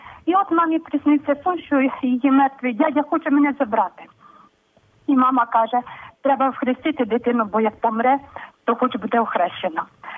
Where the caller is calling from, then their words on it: Khmilnyk, Vinnytsia Oblast, Ukraine; Я з Хмельника. Я народилася в 62-му році. Ну, 62-й рік, грудень місяць, 24 грудня.